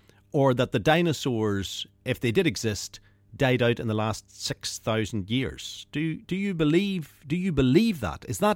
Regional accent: Northern Ireland, United Kingdom; it reflects on us as Northern Irish people

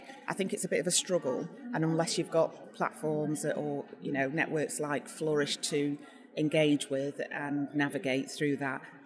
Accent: Manchester, North West England, United Kingdom; from SavvyGuest. I'm the founder and I'm a local girl from Manchester.

